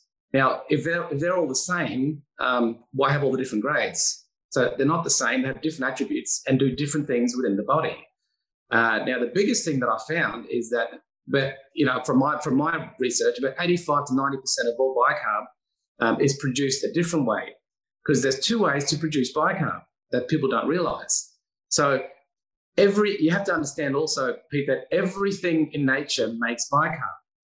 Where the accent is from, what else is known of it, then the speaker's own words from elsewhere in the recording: Cairns, Queensland, Australia; first language Dutch; English is a second language; also born or lived in Netherlands; And I came to Australia when I was about 6 years old. And we landed in Sydney, and then from Sydney we drove up to Melbourne, down to Melbourne for a year, and then we drove up to Cairns, and that's where I spent most of my life, in Cairns